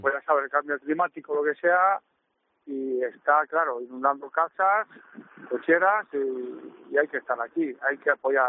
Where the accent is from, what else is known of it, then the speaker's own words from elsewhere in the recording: Tudela de Duero, Castile and León, Spain; Somos del pueblo de Tudela y son gente que están aquí siempre, ¿sabes?